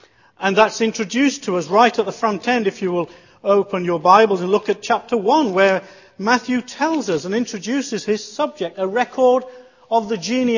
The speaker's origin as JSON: {"language": "English", "town": "Leicester", "region": "East Midlands", "country": "United Kingdom", "said": "I come from Leicester, and I am surrounded by Hindus, Muslims, Sikhs, atheists, all sort. Half of my family are Christian, half are still very devout and staunch Hindus."}